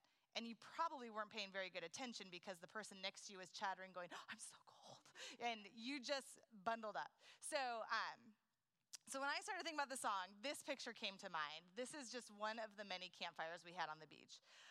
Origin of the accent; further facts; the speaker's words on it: Pacific Northwest, United States; now in Texas, United States; So I grew up in the Northwest. I grew up going to camp on the Oregon coast, which is very different from Texas camps.